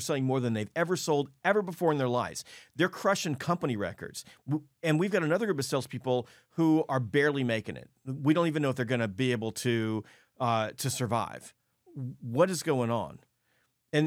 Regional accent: the South, United States; I'm from the South, and I can't even say hello in less than 30 minutes.

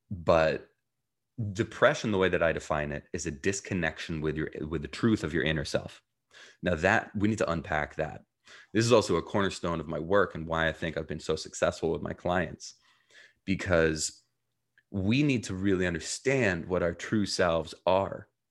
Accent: New Jersey, United States; also born or lived in Jerusalem, Israel / South Africa; I was born in Jerusalem, Israel, grew up in New Jersey, and spent a year between there living in South Africa

